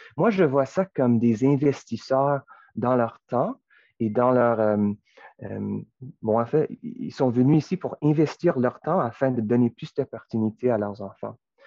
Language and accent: French; Winnipeg, Manitoba, Canada; moi, je viens de Winnipeg, mais j'ai fait mes études à Ottawa.